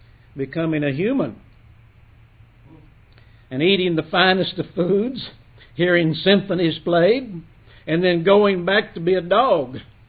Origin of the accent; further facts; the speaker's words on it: Kentucky, United States; moved away as an adult; now in Virginia, United States; From a boy who was born and raised in Kentucky, which at the time I thought was the only state on earth. And now, having lived in the gorgeous state of Virginia for 22 years